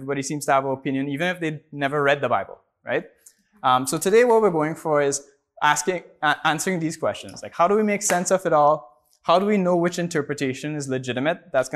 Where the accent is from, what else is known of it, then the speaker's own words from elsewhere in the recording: Trinidad, Trinidad & Tobago; If you guys ever have any questions, or if I talk funny because I'm from Trinidad, please just put up your hands.